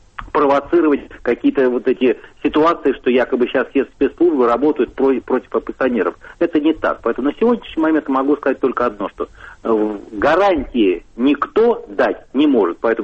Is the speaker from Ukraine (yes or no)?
no; Russia; как россиянин или человек, который владеет ситуацией в России